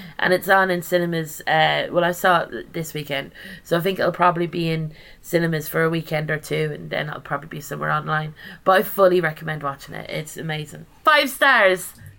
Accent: Ireland; you know, I'm Irish and we've learned about the potato famine and other kind of genocidal practices of the British Empire.

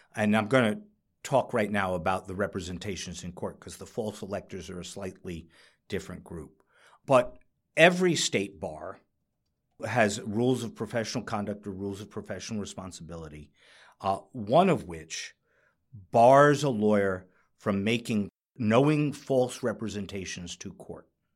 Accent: New York, United States; I'm a New Yorker and you're wrong.

